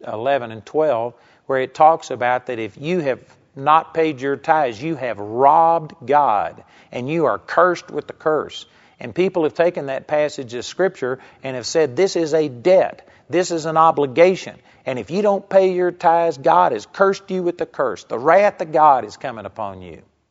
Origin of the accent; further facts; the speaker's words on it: Texas, United States; I grew up in Texas, and I went to a small little Baptist church